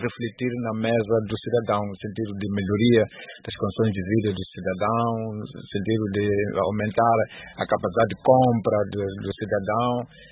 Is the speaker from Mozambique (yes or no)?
yes; Mozambique; Eu fico muito feliz como moçambicano quando há projeções desse género